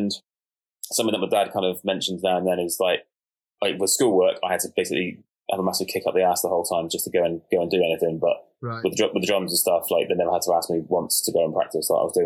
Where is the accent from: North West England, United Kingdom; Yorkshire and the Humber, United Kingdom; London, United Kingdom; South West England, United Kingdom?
South West England, United Kingdom; Plymouth; my dad still is a singer and guitarist around Plymouth, where I grew up. It's my hometown.